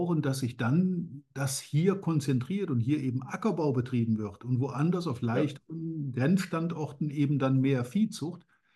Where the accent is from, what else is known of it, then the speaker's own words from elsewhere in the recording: North Rhine-Westphalia, Germany; Ich habe das ja erlebt hier, wo ich aufgewachsen bin, der Köln-Aachener Bucht, da gab es nur Gemischtbetriebe.